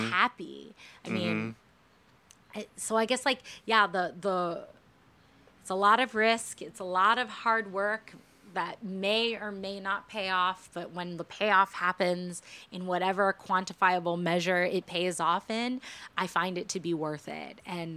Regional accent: Los Angeles, California, United States; I'm from Los Angeles, Pasadena area

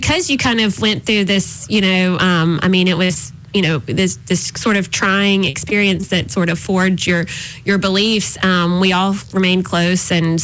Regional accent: Beatrice, Alabama, United States; I grew up in Beatrice in North Monroe County. It's a town of about 200. So I grew up on a farm

